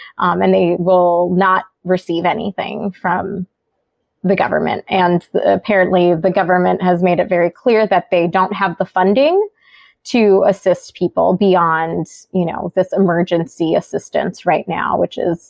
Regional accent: United States; someone who's multicultural, born and raised in the United States.

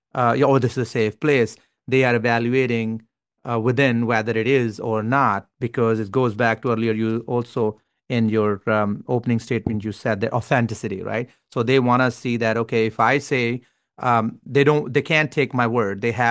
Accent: Pakistan; English is a second language; I'm Pakistani immigrant.

